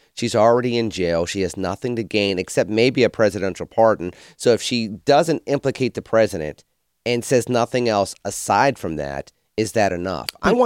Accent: Penn Hills, Pennsylvania, United States; I'm a dude from Penn Hills.

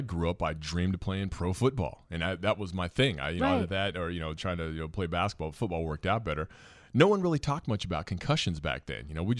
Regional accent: Lincoln, Nebraska, United States; Yeah, you know, I grew up in Lincoln, Nebraska, obviously, and that's where the University of Nebraska is.

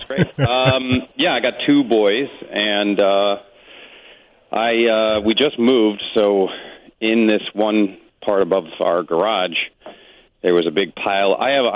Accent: Canada; I'm Canadian, so I'm allowed to say any of that.

